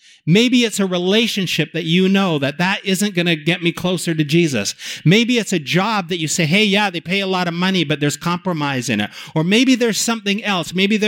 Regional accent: Vancouver, British Columbia, Canada; also born or lived in Calgary / Nashville; now in Toronto, Canada; I'm from Vancouver, but God asked us to move to Calgary to plant a church at the University of Calgary. Then he called us over to down to Nashville, Tennessee for 12 years. Then he called us back to Canada, up here to Toronto.

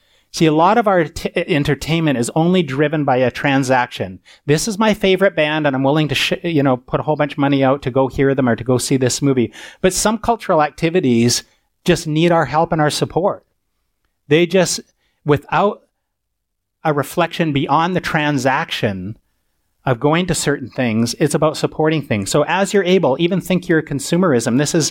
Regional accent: Canada; also born or lived in Southern United States; I'm Canadian, but I lived in the South so long

